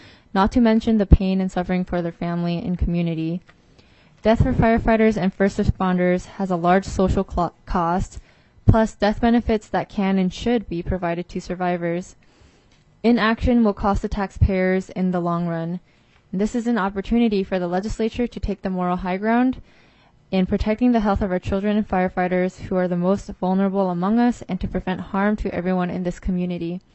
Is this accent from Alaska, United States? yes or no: yes; Alaska, United States; Growing up in Alaska, I've always felt truly blessed, believing that Alaska was pristine lands.